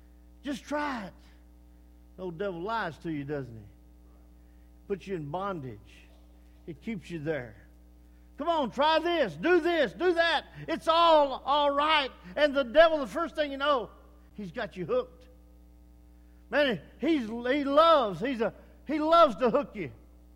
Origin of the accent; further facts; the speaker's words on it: Rusk, Texas, United States; I grew up down in Rusk, outside of Rusk, a little town, but I grew up, they have a state hospital there.